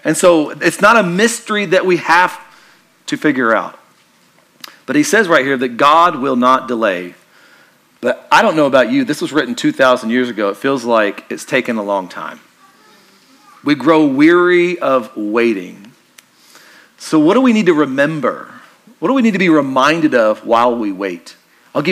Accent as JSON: {"language": "English", "region": "Kentucky", "country": "United States", "said": "I'm from Kentucky. It's my favorite one."}